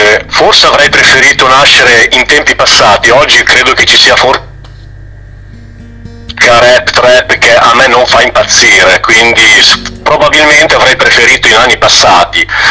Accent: Modena, Emilia-Romagna, Italy; noi siamo, io sono di Modena

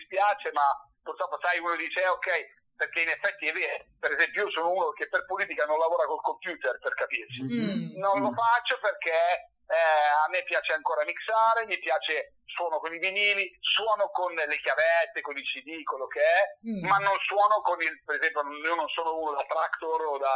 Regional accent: Desenzano del Garda, Lombardy, Italy; che io sono di Desenzano del Garda

